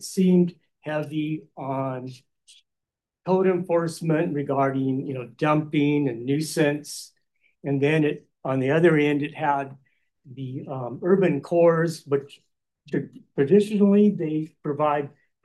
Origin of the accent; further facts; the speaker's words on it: Rancho Mirage, California, United States; from Ranch Mirage.